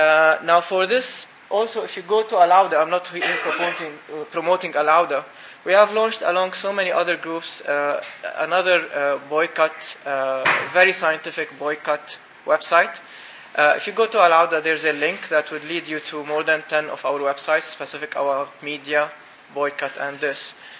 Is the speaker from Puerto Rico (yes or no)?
no; Syria; Well, I'm from Syria, and I can tell you, the state doesn't want 1 million in the streets